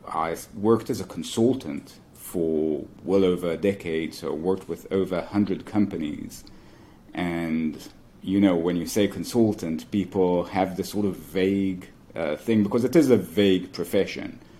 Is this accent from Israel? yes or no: yes; Israel; I was born in Israel and raised here. My accent's a bit weird because my mother immigrated and I only spoke English initially. But then I stopped because I learned everyone else was speaking Hebrew.